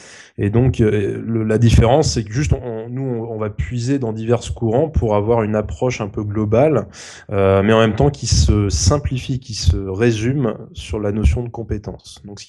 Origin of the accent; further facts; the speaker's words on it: France; que l'on ne met pas nous sur un CV en tant que Français